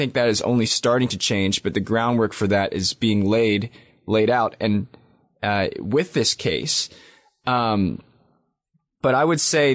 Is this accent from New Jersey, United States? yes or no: yes; Princeton, New Jersey, United States; You know, I was raised in a highly educated community when I was young. I was raised in Princeton, New Jersey.